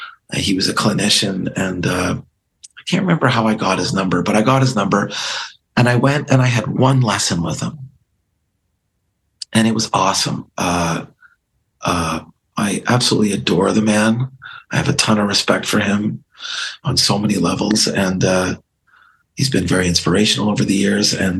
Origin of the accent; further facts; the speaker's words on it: Guelph, Ontario, Canada; I was also living in Van Nuys, where there were a lot of gangs and a lot of gang violence. And I was born and raised in Guelph